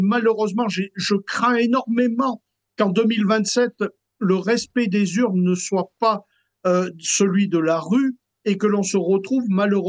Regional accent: Coudes, Auvergne-Rhône-Alpes, France; born there; dans mon petit village où je suis né, à Coudes, dans le Puy-de-Dôme, qui avait 600 habitants à ce moment-là

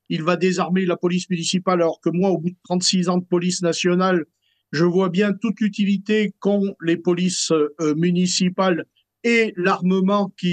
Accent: Coudes, Auvergne-Rhône-Alpes, France; born there; dans mon petit village où je suis né, à Coudes, dans le Puy-de-Dôme, qui avait 600 habitants à ce moment-là

